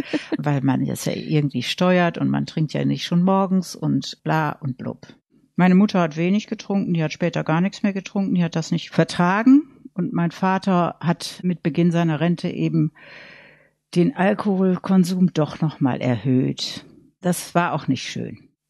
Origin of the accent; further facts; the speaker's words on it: North Rhine-Westphalia, Germany; Und ich bin im Münsterland aufgewachsen